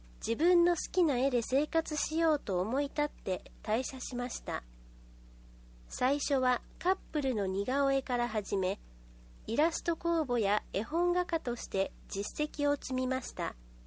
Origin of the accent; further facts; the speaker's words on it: Nara, Japan; 奈良で生まれ育ち、もう64年。これからも大好きな奈良で生きていくと思います。